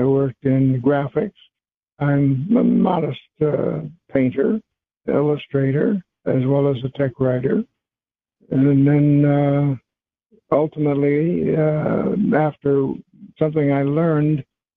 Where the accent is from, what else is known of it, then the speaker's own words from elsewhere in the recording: Cleveland, Ohio, United States; Well, I was born in Cleveland, Ohio on May 17th, 1934, right in the middle of the Depression.